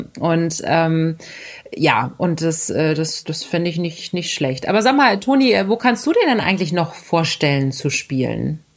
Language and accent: German; Berlin, Germany; ich bin ein Berliner Kind des Westens sozusagen und das war die Hertha. Ich bin auch in der Nähe vom Stadion groß geworden